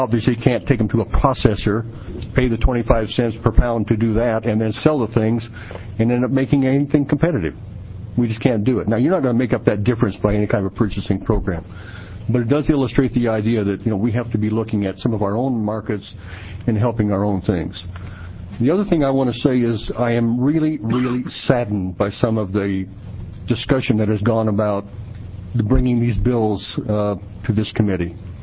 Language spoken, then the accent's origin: English; Hillsboro, Oregon, United States; I'm a farmer from Hillsboro, Oregon.